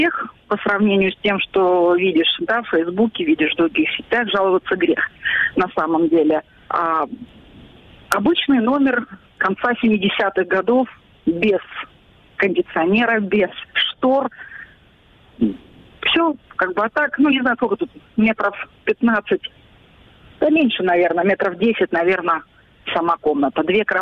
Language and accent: Russian; Crimea, Ukraine; я сама крымчанкой проживаю в Керчи, у меня еще есть в Керчи бабушка